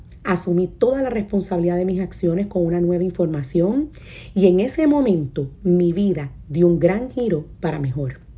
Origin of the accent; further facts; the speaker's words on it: San Juan, Puerto Rico; Yo crecí en San Juan, Puerto Rico, en una familia de clase trabajadora, en un ambiente muy disfuncional